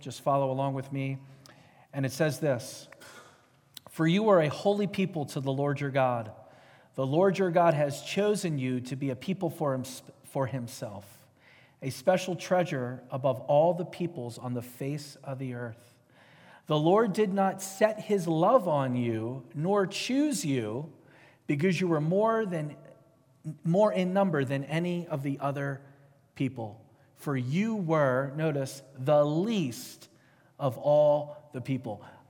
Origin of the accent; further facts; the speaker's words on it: Philadelphia, Pennsylvania, United States; I grew up in Philadelphia, right?